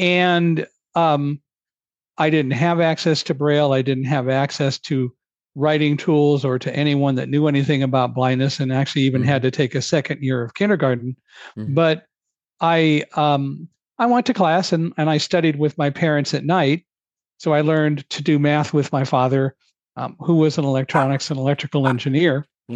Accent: Chicago, Illinois, United States; I was born in Chicago, and I walked around the neighborhood with my cousins and my brother and so on. Went to kindergarten, as children do in Chicago, at the age of 4

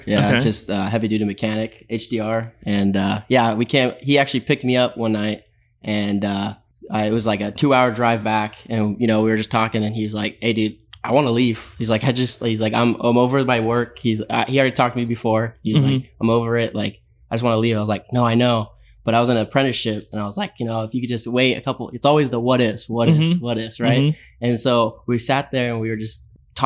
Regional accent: California, United States; Born and raised California.

